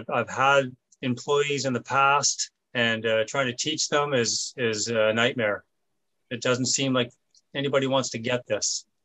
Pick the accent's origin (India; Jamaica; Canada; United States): Canada; Winnipeg, Manitoba; I'm from Winnipeg, Canada.